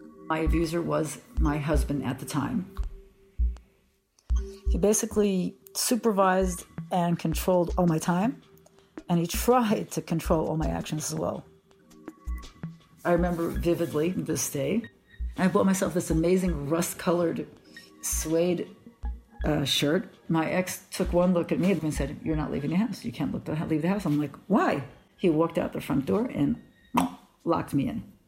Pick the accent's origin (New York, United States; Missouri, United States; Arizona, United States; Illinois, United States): New York, United States; Brooklyn; now in Israel; I am a 55-year-old mother of 8 children. I grew up in Brooklyn, in the religious area of Brooklyn.